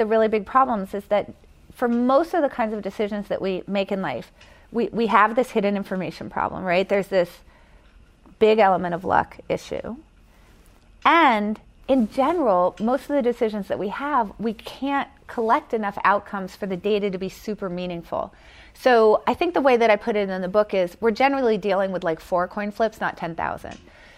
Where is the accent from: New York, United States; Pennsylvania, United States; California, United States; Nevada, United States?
Pennsylvania, United States; Philadelphia; Well, I'm from Philadelphia, okay.